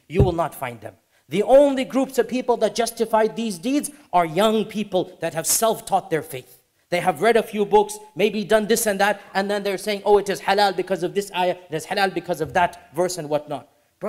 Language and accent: English; United States; I am an American and I criticize my own country, perhaps one of the most vocal.